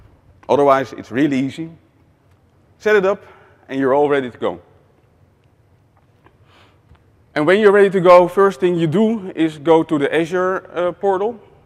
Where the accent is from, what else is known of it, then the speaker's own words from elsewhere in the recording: Netherlands; I'm from the Netherlands.